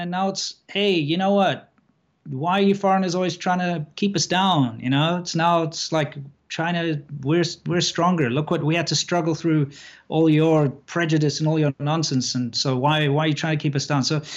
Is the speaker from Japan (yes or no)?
no; South Africa; because of my background of growing up in South Africa